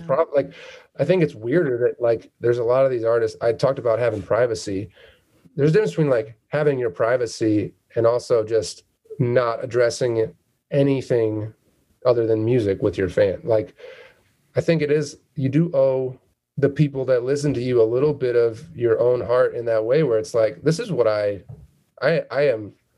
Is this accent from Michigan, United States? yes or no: yes; Michigan, United States; I'm from Michigan.